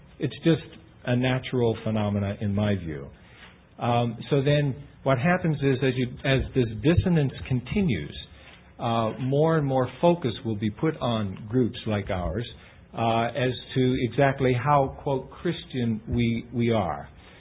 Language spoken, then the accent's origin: English; Canada; now in United States; certainly in my home country in Canada.